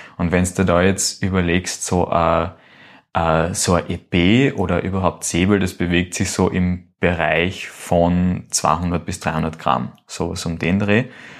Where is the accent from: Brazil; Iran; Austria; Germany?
Austria; Klagenfurt, Carinthia; naja, bei uns im Kaff gibt's das sicher nicht, bei uns in Klagenfurt.